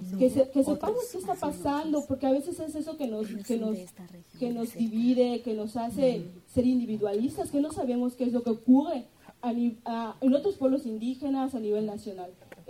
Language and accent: Spanish; Peto, Yucatán, Mexico; Creo que es el lugar de donde vengo, de Peto, Yucatán.